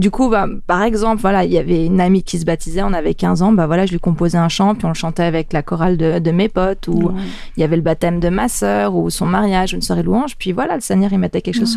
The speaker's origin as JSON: {"language": "French", "town": "Collonges-sur-Salève", "region": "Auvergne-Rhône-Alpes", "country": "France", "tie": "born or raised there", "said": "dans l'église où j'ai grandi, à Collonges-sur-Salève"}